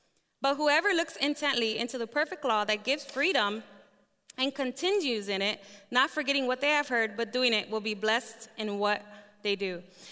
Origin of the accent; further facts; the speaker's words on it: Chicago, Illinois, United States; I was born and raised in Chicago, and fast forward 24 years, 24 years old